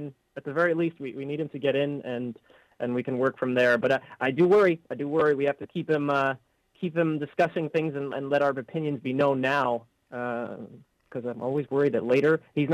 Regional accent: New Jersey, United States; because I'm from New Jersey, my friends always talk about Obamamania.

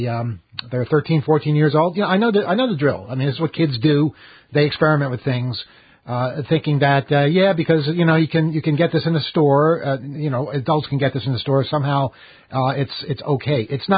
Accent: Queens, New York, United States; Look, I grew up in Queens. I know a lot of people from Queens.

